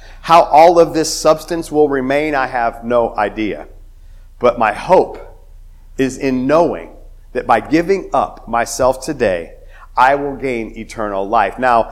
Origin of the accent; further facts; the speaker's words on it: United States; Even as Americans. Like, I am an American and I'm proud of it.